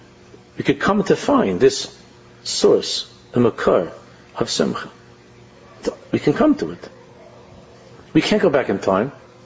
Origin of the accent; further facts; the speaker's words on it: Queens, New York, United States; I remember where I grew up in Queens, in our neighborhood, there were only a few sukkahs in the whole neighborhood.